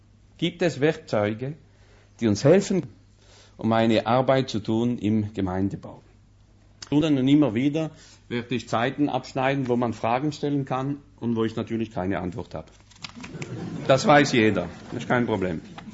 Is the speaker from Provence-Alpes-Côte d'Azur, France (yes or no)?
no; Colmar, Grand Est, France; born there; German is a second language; Ich bin Elzass, also bin im Elzass geboren, in Colmar, im Oberelsass. Aber ich bin geboren am 46 und habe also nur Französisch gehabt in der Schule.